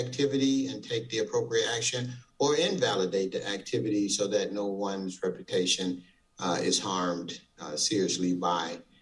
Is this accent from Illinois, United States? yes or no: yes; Chicago, Illinois, United States; It has been ever since I was a young kid growing up in Chicago.